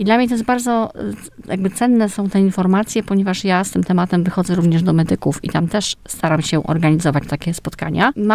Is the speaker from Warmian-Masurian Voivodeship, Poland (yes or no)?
yes; Olsztyn, Warmian-Masurian Voivodeship, Poland; jestem z Olsztyna, jestem z zawodu pielęgniarką